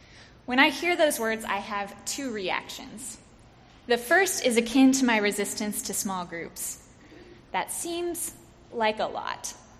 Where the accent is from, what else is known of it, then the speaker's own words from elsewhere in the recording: Midwest, United States; born there; now in Nashville, United States; I'm a Midwesterner by birth and moved to Nashville almost 3 years ago to this day.